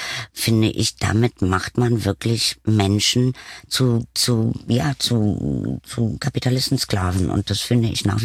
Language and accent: German; East Germany, Germany; dann bin ich natürlich in der DDR groß geworden